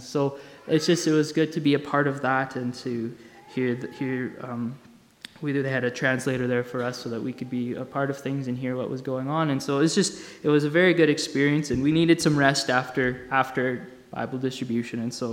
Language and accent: English; Canada; I mean, we're Canadian